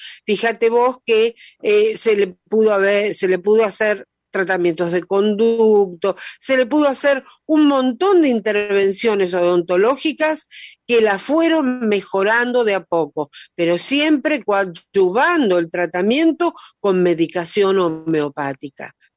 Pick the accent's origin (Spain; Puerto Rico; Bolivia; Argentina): Argentina; Nosotros como argentinos entregamos la enseñanza homeopática